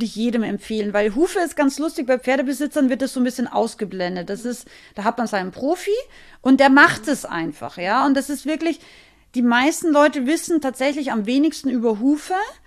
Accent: Austria; ich bin ja aus Österreich, ich bin ein relativ direkter Mensch.

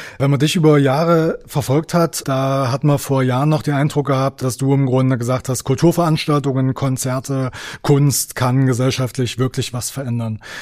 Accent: Saxony-Anhalt, Germany; es geht auch um Sachsen-Anhalt, das ist meine Heimat.

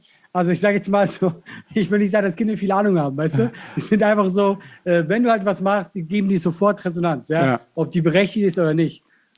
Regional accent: Switzerland; ich komme aus der Schweiz, ich möchte Schauspieler werden.

